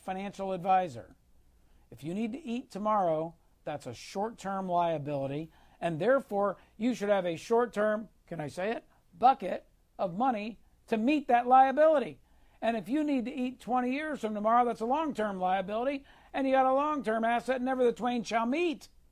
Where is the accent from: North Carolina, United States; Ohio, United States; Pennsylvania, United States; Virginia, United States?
Pennsylvania, United States; Philadelphia; Because I grew up in South Philadelphia in an Italian family.